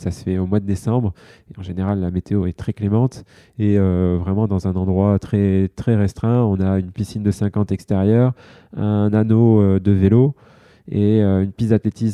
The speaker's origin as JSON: {"language": "French", "country": "France", "said": "Et c'est une chance pour nous parce que on a un peu plus de place en tant que Français."}